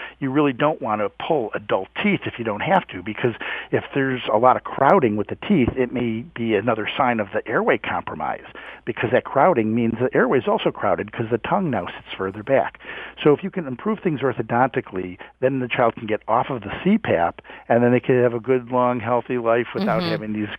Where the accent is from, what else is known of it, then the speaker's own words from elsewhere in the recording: Houston, Texas, United States; I am from Houston.